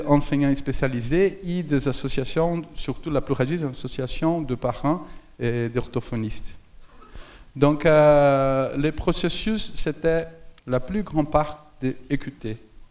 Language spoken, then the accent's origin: French; Brazil; French is a second language; je parle français comme ça parce que je viens du Brésil